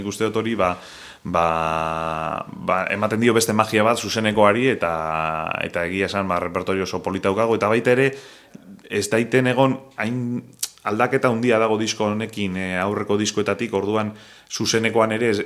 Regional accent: Basque Country, Spain; Gure nortasuna asko zaintzen dugu, euskalduna gara asko gustatzen zaigu defendatzea nondik gatozen, nor garen

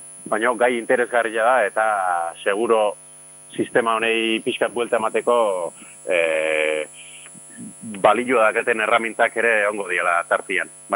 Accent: Ereñotzu, Basque Country, Spain; nire ideia zan, ba, nire herria da, Ereinotzu, eta bertako jendia, ba, pixka bat informatzeko

